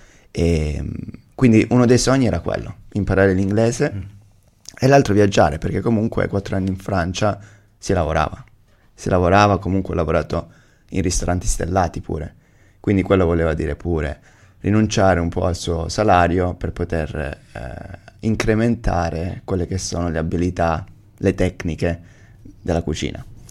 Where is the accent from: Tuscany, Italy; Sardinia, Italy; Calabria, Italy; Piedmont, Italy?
Calabria, Italy; Badolato; moved away as an adult; now in Australia; Da quale parte dell'Italia vengo? Calabria, okay. Un paesino nel mezzo della Calabria, parte ionica, Badolato.